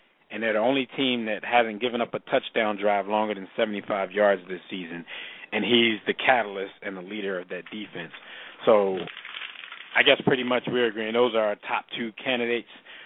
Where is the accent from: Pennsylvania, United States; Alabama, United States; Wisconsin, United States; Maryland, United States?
Pennsylvania, United States; Philadelphia; he's only notable because we're all from Philadelphia. We're Philly fans.